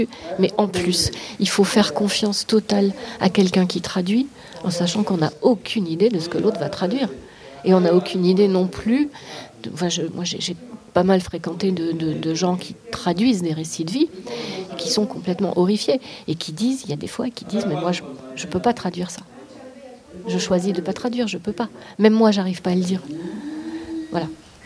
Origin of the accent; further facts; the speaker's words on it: Briançon, Provence-Alpes-Côte d'Azur, France; born there; Briançon, c'est aussi ma ville natale, et que j'y ai quand même plein d'attaches aussi.